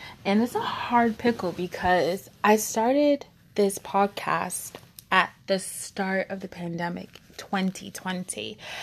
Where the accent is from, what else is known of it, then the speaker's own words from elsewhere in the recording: Nigeria; Layer that with being Nigerian, that's another level of hold your mouth, don't share, don't bring shame